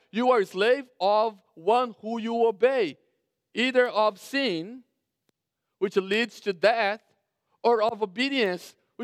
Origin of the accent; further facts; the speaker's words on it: Brazil; I grew up in Brazil, had an opportunity to play soccer on a high level